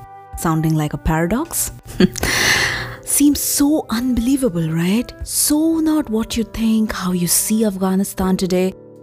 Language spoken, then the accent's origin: English; Kolkata, West Bengal, India; English is a second language; I am from eastern part of India. I'm a Bengali, born and brought up in Calcutta, and I have grown up knowing Kabuliwalas as an integral part of my home city.